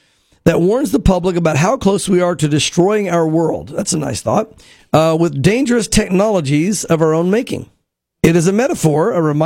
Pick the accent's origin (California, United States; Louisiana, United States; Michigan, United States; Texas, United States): Texas, United States; Muleshoe; Muleshoe, Texas. I'm from Muleshoe, Texas. Just had to say that.